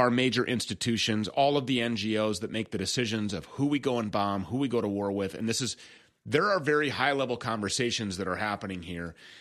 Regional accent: Minnesota, United States; Governor Tim Walz of my home state of Minnesota

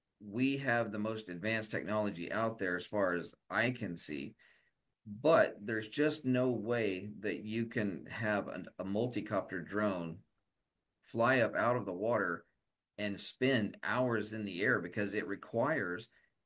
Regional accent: Kansas, United States; You know, I can say redneck because I'm from Kansas.

